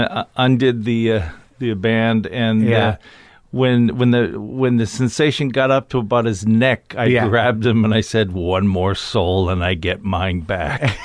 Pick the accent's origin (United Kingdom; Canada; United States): Canada; In a number of places, because my dad was in the Air Force.